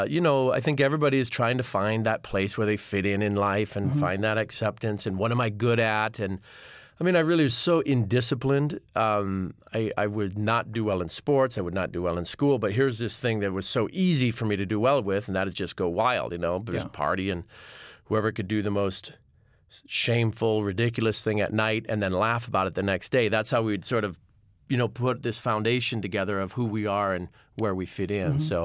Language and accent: English; Portland, Oregon, United States; because we grew up in Portland, Oregon, and Dad didn't really have festivals in the area.